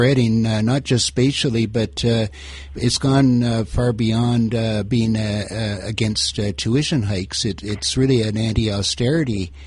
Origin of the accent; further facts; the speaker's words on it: Toronto, Ontario, Canada; I mean, I've walked, I'm from Toronto, and I've walked through some of the neighborhoods.